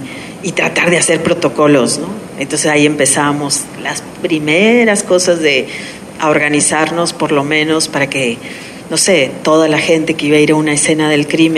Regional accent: Mexico; Somos los mexicanos los que todo mundo así de nos consideran casi como, wow

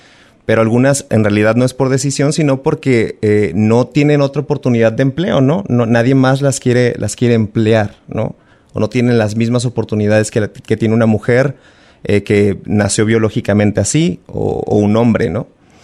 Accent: Mexico; nosotros como mexicanos

